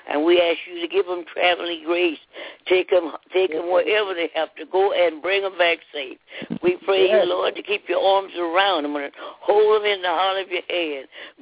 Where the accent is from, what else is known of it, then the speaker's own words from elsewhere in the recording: Kansas City, Missouri, United States; from Kansas City.